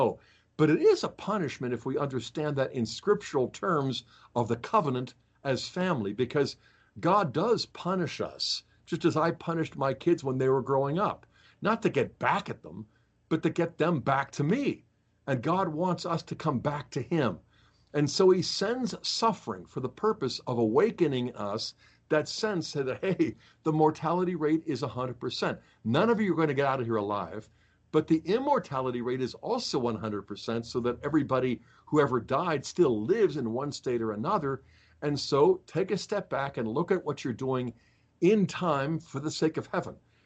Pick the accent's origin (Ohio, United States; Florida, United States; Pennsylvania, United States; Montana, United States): Pennsylvania, United States; Pittsburgh; I was raised in Pittsburgh, and that's where the first of the zombie movies was filmed